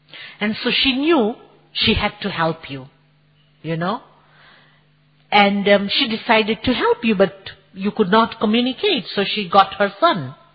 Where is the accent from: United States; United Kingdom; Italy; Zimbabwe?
Zimbabwe; also born or lived in Zambia; now in Kenya; I was born in Zambia, those who know Africa. I was brought up in Zimbabwe, and I'm living in Kenya since last 29 years.